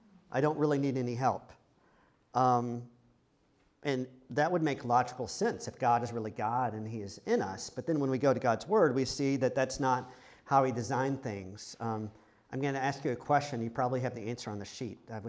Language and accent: English; United States; we come from the United States, and the United States, we're a very individualistic nation.